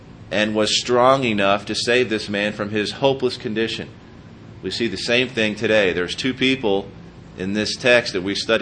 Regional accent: Harrisburg, Pennsylvania, United States; Mike Gendron is in my hometown this morning, Harrisburg, Pennsylvania.

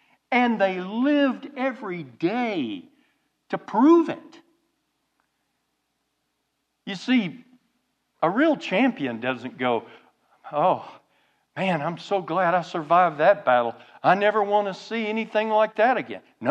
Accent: Oklahoma, United States; You know, I'm from Oklahoma.

